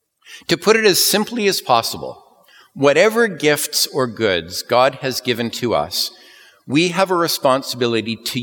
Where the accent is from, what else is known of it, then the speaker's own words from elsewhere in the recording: Canada; As a Canadian people, we are a nation of unending skies, fertile soils, abundant forests, hills, and oceans. And as Christians in this land